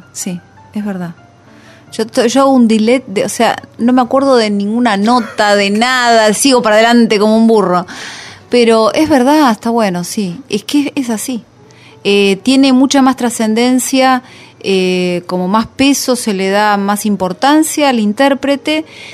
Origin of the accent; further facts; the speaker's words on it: Buenos Aires, Argentina; born there; si nací en Buenos Aires y es así.